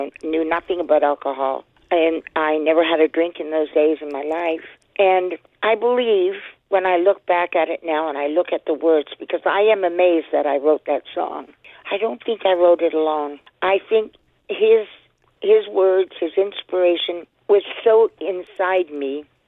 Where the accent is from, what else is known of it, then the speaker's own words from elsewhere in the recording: the Maritimes, Canada; I guess maybe because I'm from the Maritimes, where everybody all gets together.